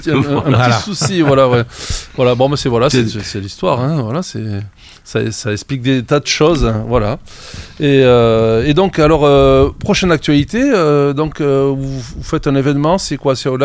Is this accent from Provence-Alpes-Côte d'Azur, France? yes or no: no; Mont-de-Marsan, Nouvelle-Aquitaine, France; moi je suis de Mont-de-Marsan